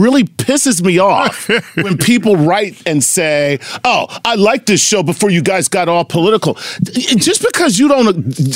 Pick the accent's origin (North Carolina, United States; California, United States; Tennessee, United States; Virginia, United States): Tennessee, United States; I'm from Tennessee.